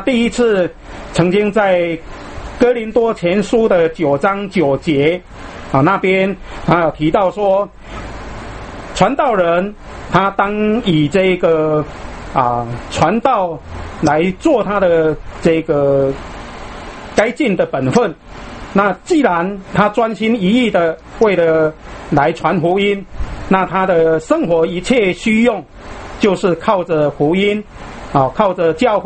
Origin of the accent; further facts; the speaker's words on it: China; 那我们中国人有句俗话说，又要马儿好，或者说又要马儿跑，又要马儿不吃草